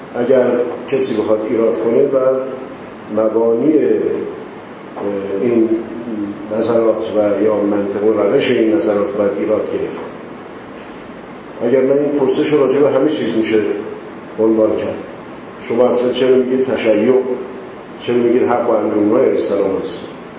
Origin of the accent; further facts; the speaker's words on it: Iran; first language Persian; ما در ایران زندگی میکنیم، زبان ما زبان مادری ما، زبان هم ملی ما، زبان دینی ما، زبان غنی است، زبان کهن است